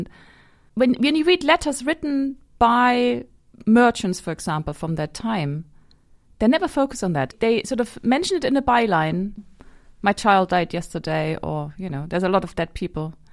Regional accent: East Germany, Germany; So I grew up in East Germany, and I lived next to a Russian barracks.

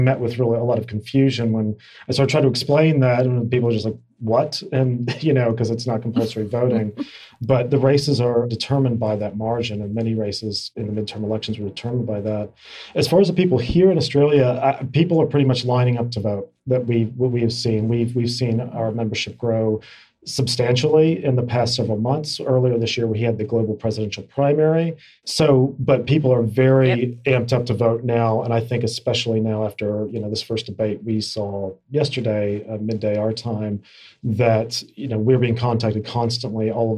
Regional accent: Kentucky, United States; My home state of Kentucky in a special election last year for the governor

